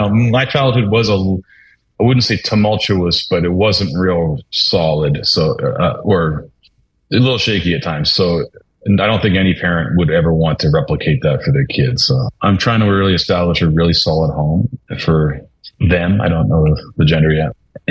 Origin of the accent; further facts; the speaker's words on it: Saskatoon, Saskatchewan, Canada; also born or lived in Australia; I'm known as a guy from Saskatoon, but I was not born in Saskatoon. I was born in Australia, but like if I go to Australia, they think I'm from America when I speak.